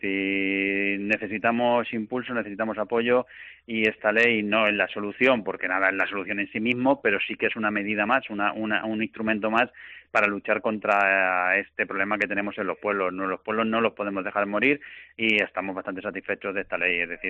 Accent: Castilla-La Mancha, Spain; yo en mi pueblo es bastante buena la comunicación, estamos muy cerca de Talavera, de Toledo, incluso de Madrid, por buenas carreteras, pero nos falta la velocidad de Internet.

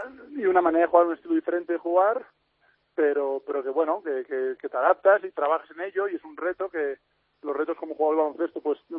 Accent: Sant Boi de Llobregat, Catalonia, Spain; now in Castelldefels, Spain; mi mujer es de San Boi también, yo soy de San Boi.

